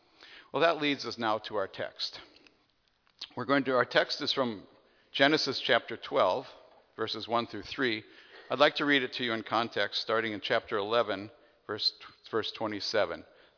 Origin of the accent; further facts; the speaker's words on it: United States; It's a story that I've known all my life growing up in the United States.